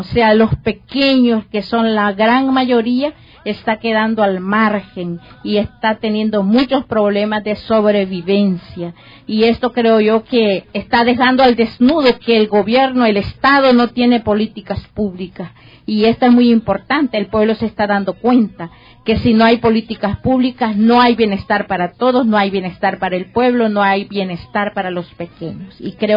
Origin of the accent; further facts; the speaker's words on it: Chalatenango, El Salvador; now in Nicaragua; Yo soy salvadoreña, soy del departamento de Chalatenango, un departamento que fue muy masacrado en los años 80-90.